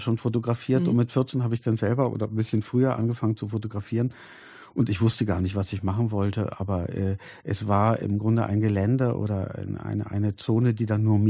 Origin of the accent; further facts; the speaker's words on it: East Germany, Germany; ich bin ja aufgewachsen in der Krisenzeit der DDR, also in den 80er Jahren oder in der Niedergangsphase.